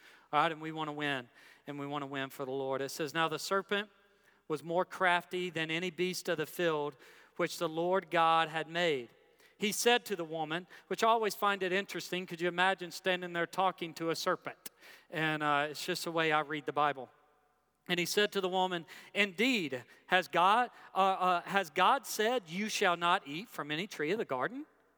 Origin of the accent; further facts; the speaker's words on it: Hot Springs, Arkansas, United States; And that's the way I grew up in Hot Springs, Arkansas, is meat and taters.